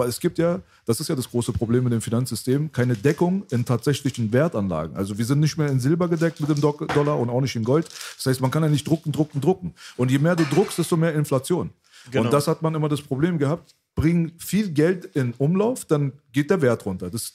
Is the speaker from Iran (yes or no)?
yes; Iran; ich bin Iraner